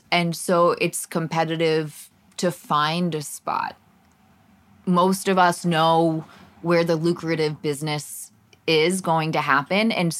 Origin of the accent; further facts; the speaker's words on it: East Coast, United States; now in Los Angeles, United States; I'm from the East Coast. My whole family's on the East Coast. And I'm not sure that LA is where I'm rooted for the rest of my life.